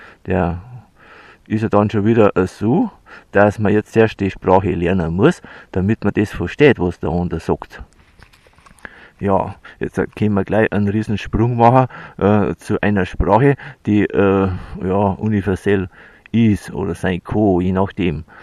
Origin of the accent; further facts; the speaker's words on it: Germany; ich bin ein Deutscher, gell, also, und da müssen wir Deutsch reden